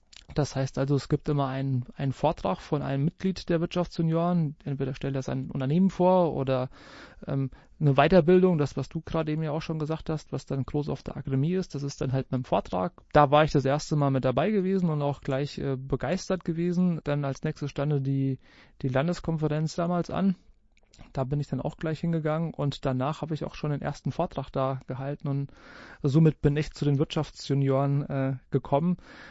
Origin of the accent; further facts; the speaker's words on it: Hesse, Germany; born there; weil ich komme ja gebürtig aus dem Vogelsberg.